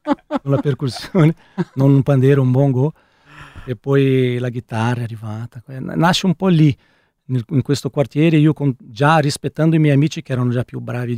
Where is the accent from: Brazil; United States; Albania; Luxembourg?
Brazil; São Paulo; Italian is a second language; Sì, e c'è il club dove sono cresciuto, nella Guarapiranga.